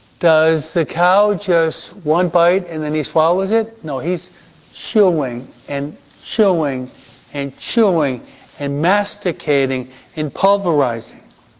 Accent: New York, United States; He's from Memphis. I'm from New York.

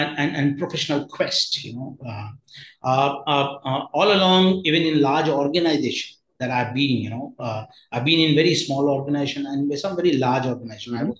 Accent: Kolkata, West Bengal, India; I grew up in Calcutta and in a very multicultural area. You had Boris, you had Anglo-Indians, you had Chinese, you had Bengalis, and these were the multicultural community I interacted

